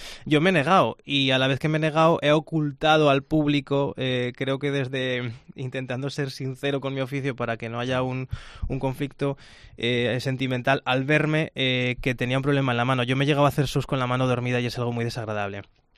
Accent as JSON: {"language": "Spanish", "region": "Aragon", "country": "Spain", "said": "ahora que estamos dentro de la gira aragonesa, que es lo que decidí hacer yo para la gente de mi tierra y de mis pueblos"}